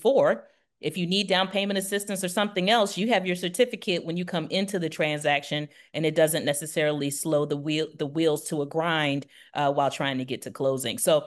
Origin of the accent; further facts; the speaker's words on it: Virginia Beach, Virginia, United States; and much love to my hometown of the Virginia Beach area. I miss you guys.